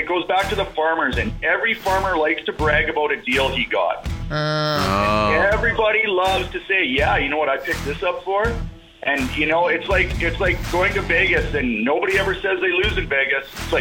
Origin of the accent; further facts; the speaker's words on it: Canada; because being Canadian, we always want to be sorry for something.